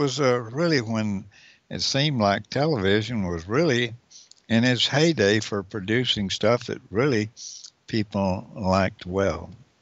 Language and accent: English; United States; I'm an American, and I try to vote for people that I believe will do the best job